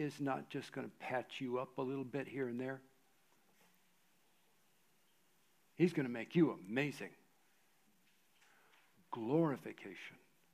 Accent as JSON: {"language": "English", "country": "United States", "said": "I know it's, I'm an American."}